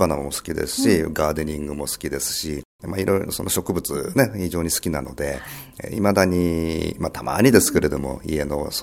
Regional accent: Tokyo, Japan; now in Fujisawa, Japan; 実は私もともと出身は東京なものですから、でご縁があって藤沢市に移り住んできました。

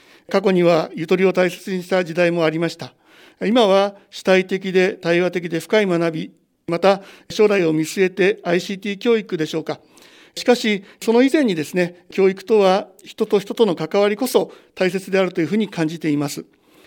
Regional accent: Fujisawa, Kanagawa, Japan; 私は藤沢生まれ、藤沢育ちです。藤沢市辻堂に生まれて、高砂小学校、高浜中学校を卒業しました。高浜中学校については第1期の卒業生です。高校は横浜、大学は東京へ通いましたが

